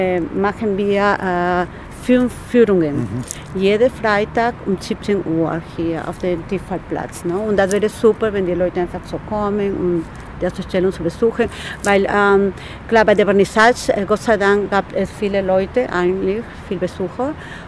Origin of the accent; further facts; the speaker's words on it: Peru; German is a second language; now in Tübingen, Germany; ich komme aus Peru, ich wohne schon fast 28 Jahre hier in Tübingen.